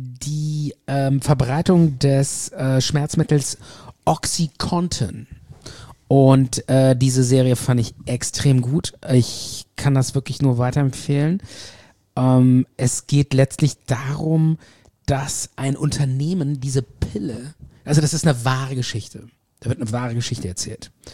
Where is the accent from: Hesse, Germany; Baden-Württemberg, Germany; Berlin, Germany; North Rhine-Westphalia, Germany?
North Rhine-Westphalia, Germany; Bonn; also born or lived in England; die Engländer meinten immer so, wo kommst du her? Ich so, Bonn.